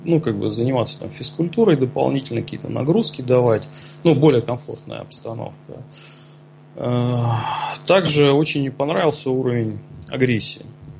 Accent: Kurgan, Kurgan Oblast, Russia; Я сам родом из Кургана, да, и достаточно долго там жил.

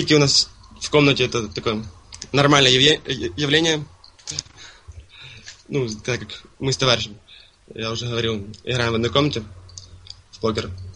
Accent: Kherson, Kherson Oblast, Ukraine; now in Kharkiv, Ukraine; Я сам из Херсона. Ага. Обучаюсь я в Харькове.

